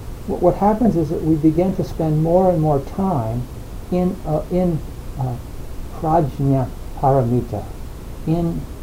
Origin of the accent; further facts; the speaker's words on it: New Jersey, United States; So look, I come from New Jersey. You know, I come from...